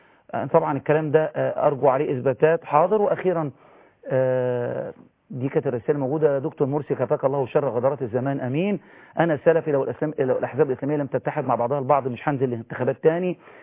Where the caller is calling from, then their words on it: Minya, Minya Governorate, Egypt; بسرعة كده، أنا من المنيا